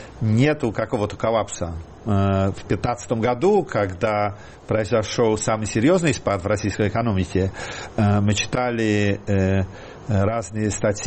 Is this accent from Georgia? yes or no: no; Warsaw, Masovian Voivodeship, Poland; Russian is a second language; Я приезжаю из Варшавы, у нас этого нету.